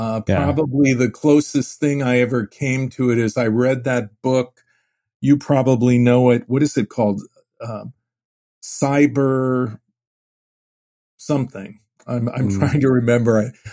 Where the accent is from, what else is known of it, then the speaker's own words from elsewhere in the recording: Phoenix, Arizona, United States; And I grew up in the Jewish community was maybe about 50,000-70,000. It's way larger than that now. And of course, Phoenix is now the sixth largest city in the United States.